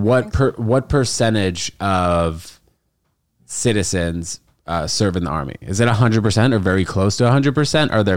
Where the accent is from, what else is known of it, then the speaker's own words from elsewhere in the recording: New York City, New York, United States; because I grew up in New York City, and obviously there are a lot of Jews here.